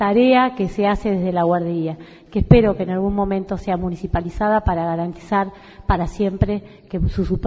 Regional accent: Vela, Buenos Aires Province, Argentina; no solamente su impronta ha quedado muy fuerte en Tandil, sino también en mi pueblo, porque nadie que viva en Vela o que haya pasado por Vela

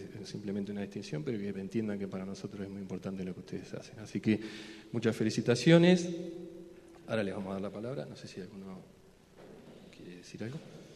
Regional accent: Tandil, Buenos Aires Province, Argentina; es un orgullo como tandilenses que ustedes nos hayan podido representar y como argentinos también

